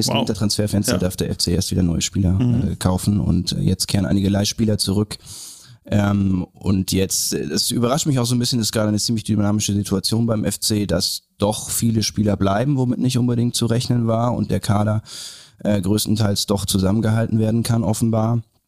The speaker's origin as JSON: {"language": "German", "region": "Hamburg", "country": "Germany", "lives_now": "Cologne, Germany", "said": "Ich bin ja ein Hamburger Junge, noch gar nicht so lange Kölner, komme aus Hamburg"}